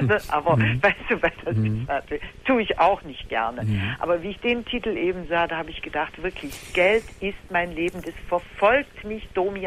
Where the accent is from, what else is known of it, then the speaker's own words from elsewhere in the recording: Bensberg, North Rhine-Westphalia, Germany; Ja, kennst du nicht da oben in Köln, wir sind aus Köln gewesen, ne? Aus Bensberg